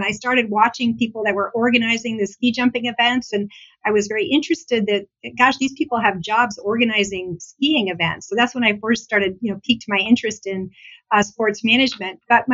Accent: Maine, United States; moved away; You know, Maine is a fabulous state. My entire family, my mom's family, my dad's family, everyone is in Maine. And when I decided to leave Maine

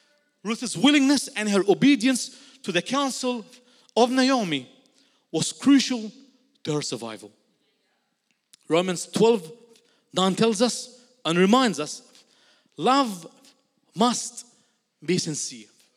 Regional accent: Egypt; now in Australia; when Kyle came from South Africa, he experienced a different culture, guaranteed, like I did when I came from Egypt.

